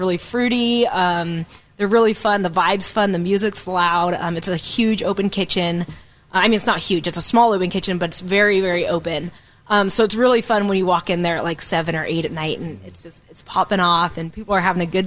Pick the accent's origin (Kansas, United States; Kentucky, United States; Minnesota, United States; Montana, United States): Montana, United States; Missoula; So I grew up in Missoula, Montana. You know, not a lot of food comes from Missoula, Montana. But I grew up in a cooking family.